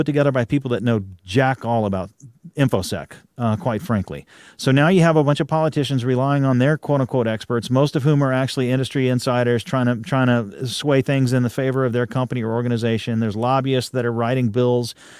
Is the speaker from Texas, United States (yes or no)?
yes; Texas, United States; it's not just because I'm a Texan